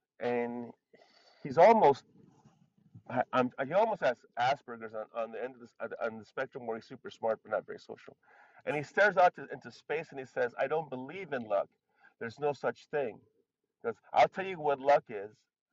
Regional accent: Inglewood, California, United States; No, yeah, I'm from

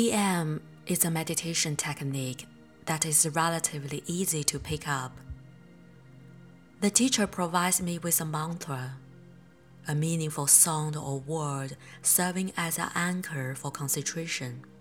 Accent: Jinan, Shandong, China; It was a day filled with chaos and tragedy in my hometown of Jinan.

